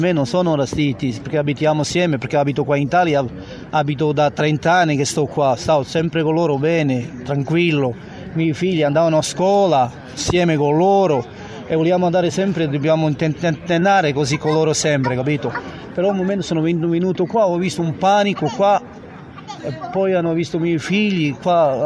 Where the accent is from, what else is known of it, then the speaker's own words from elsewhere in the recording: Bosnia & Herzegovina; Italian is a second language; now in Ciampino, Italy; Vengo da Castar, da Ciampino, però sono bosniaco.